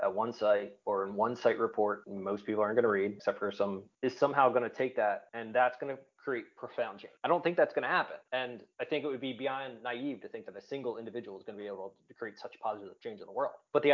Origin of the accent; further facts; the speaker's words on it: New Jersey, United States; accent: New Jersey; now in South Carolina, United States; I live in South Carolina right now. And if you can't tell from this nasally accent, I'm from Jersey. I am a middle-aged white dude from Jersey.